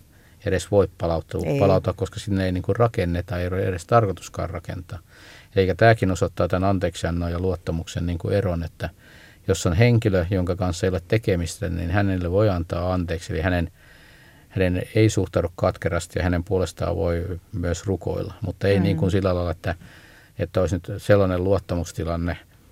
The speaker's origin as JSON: {"language": "Finnish", "town": "Forssa", "region": "Tavastia Proper", "country": "Finland", "tie": "born or raised there", "lives_now": "Helsinki, Finland", "said": "mä niin kun jo pienestä pojasta alkaen luin Raamattua. Olen lukenut jo muutaman kerran kannesta kanteen ennen kuin muutin tuolta Forssasta Helsinkiin."}